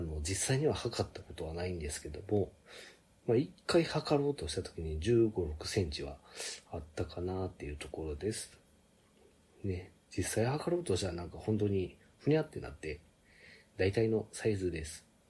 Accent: Osaka, Japan; accent: Kansai; 大阪生まれ大阪育ちでバリバリの関西人の … 。今は敬語なので、標準語に近い感じかなと思うんですけども、まあ、タメ口になるとバリバリ関西弁になるんで

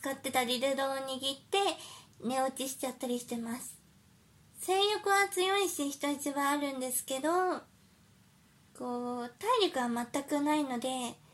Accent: Saitama, Japan; now in Chiba, Japan; 私あの埼玉出身なんですけど、あの最近千葉に引っ越しまして

